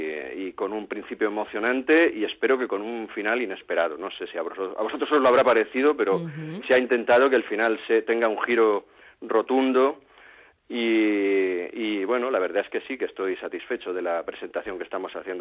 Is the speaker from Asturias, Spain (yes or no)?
no; Alicante, Valencian Community, Spain; now in Murcia, Spain; Yo vivo en Murcia, soy de Alicante, en todo caso el sureste